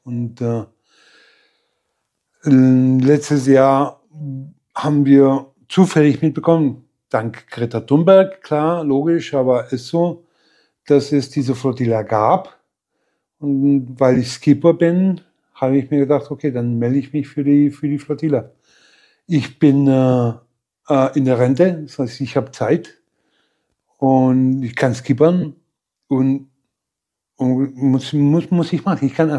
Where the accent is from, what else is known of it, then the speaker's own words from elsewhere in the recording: Madrid, Community of Madrid, Spain; Und ich bin in Spanien geboren, 1958.